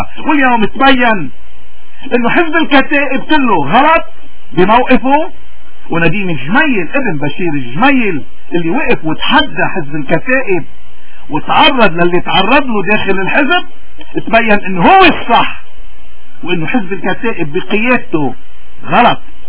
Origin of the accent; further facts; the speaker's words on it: Lebanon; اليوم نحن كلبنانيين وكموارنة تحديدا